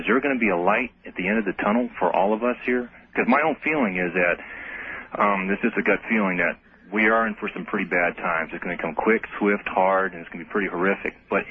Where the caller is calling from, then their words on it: Fallon, Nevada, United States; I'm from Fallon, Nevada.